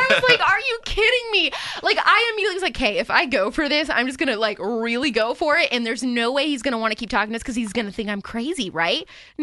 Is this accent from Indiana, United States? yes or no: yes; Indiana, United States; they kept asking, where are you from? And I kept saying, Southern Indiana, like a million times.